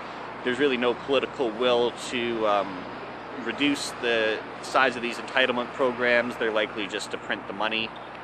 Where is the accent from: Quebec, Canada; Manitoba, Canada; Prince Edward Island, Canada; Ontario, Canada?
Ontario, Canada; Toronto; also born or lived in Halifax / Vancouver; I was born in Halifax, raised here in Toronto. I went to University of British Columbia, so I was out in Vancouver. Now I'm back here.